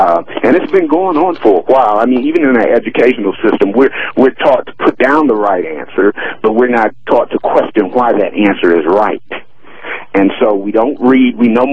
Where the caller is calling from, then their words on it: Atlanta, Georgia, United States; I'm calling from Atlanta.